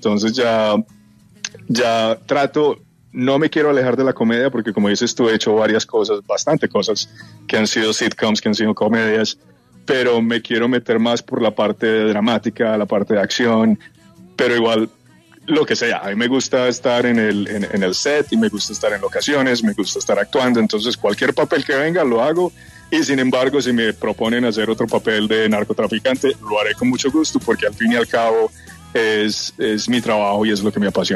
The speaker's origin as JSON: {"language": "Spanish", "region": "Antioquia", "country": "Colombia", "tie": "born or raised there", "accent": "paisa", "moved": "yes", "lives_now": "United States", "said": "enseñaron en el colegio en Colombia, pues lo hablaba lógicamente, pero cuando me mudé a Estados Unidos mi acento era súper, súper pesado y ya se ha disminuido, pero todavía sigue ahí."}